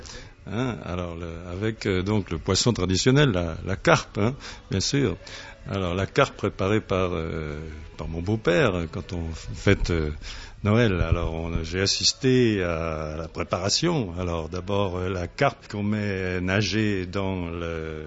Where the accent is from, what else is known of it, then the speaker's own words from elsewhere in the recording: France; en tant que Français, j'étais quand même habitué à ce fameux réveillon